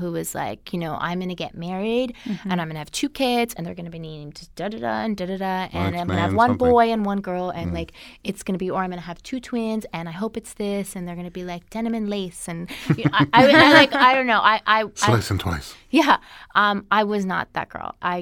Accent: New York, United States; I grew up in New York. In New York, all you hear about is like scheduled C-section and a little tummy tuck and keep it moving, you know?

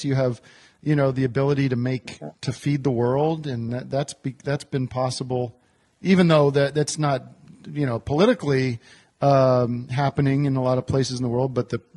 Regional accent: Brooklyn, New York, United States; Hey, how you doing? I'm from Brooklyn.

